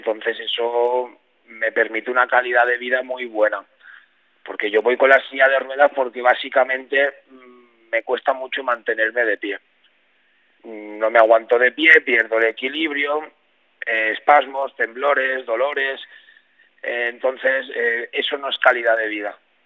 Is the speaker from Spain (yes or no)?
yes; Alcoy, Valencian Community, Spain; Yo soy de Alcoy de toda la vida.